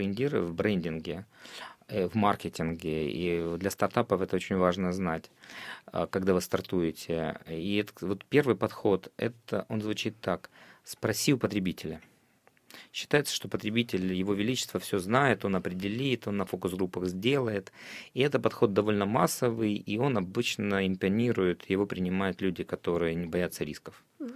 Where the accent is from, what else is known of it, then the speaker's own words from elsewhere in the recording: Poltava Oblast, Ukraine; Я из Полтавской области.